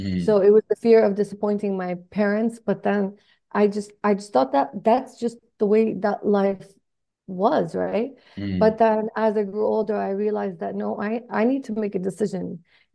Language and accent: English; Canada; I was raised in Canada, but my family had me wear the head scarf when I was 8 years old.